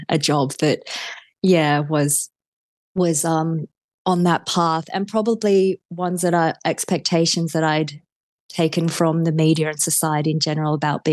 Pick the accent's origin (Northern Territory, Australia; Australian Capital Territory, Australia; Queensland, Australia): Australian Capital Territory, Australia; Canberra; Even though I grew up in Canberra, it had shaped China and its history had shaped me in ways that I was yet to find out